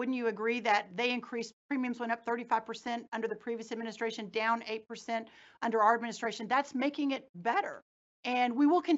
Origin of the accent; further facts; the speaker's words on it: Texas, United States; But growing up in Texas, living in Texas, I think the idea that there may be a blue wave rolling through Texas is very, very hard to even imagine.